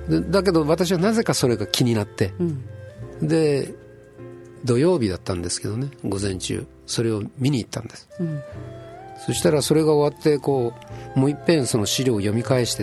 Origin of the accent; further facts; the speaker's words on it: Kyushu, Japan; now in Tokyo, Japan; あの時はその九州から来てますってご挨拶したんですけど、もう東京で働くようになって1ヶ月ぐらい経って